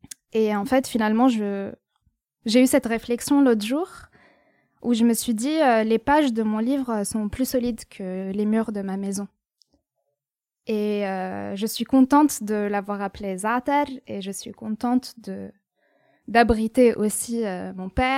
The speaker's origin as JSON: {"language": "French", "country": "Lebanon", "moved": "yes", "lives_now": "France", "said": "Quand je suis venue en France, j'ai fait un total déni du Liban. Je voulais renaître à nouveau en France en tant que Française."}